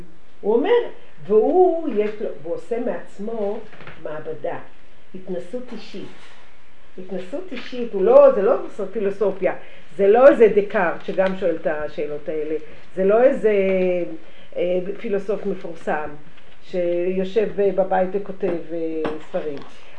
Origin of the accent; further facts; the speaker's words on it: Jerusalem, Jerusalem District, Israel; אני ירושלמי, גם אמא שלי, אופי ירושלמי כזה